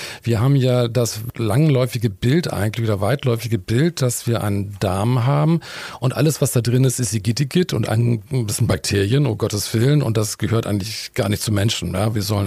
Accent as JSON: {"language": "German", "region": "Hamburg", "country": "Germany", "said": "Und ich bin eigentlich Hamburger, bin dann über die Universitätsstädte Hamburg und Heidelberg dann letztendlich Arzt geworden und bin über einige Stationen dann letztendlich in Herford Chefarzt geworden"}